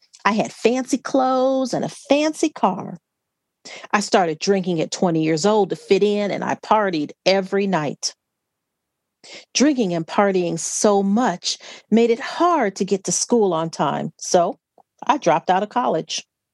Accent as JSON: {"language": "English", "town": "Gary", "region": "Indiana", "country": "United States", "tie": "born there", "said": "So they married, and I was born in Gary, Indiana."}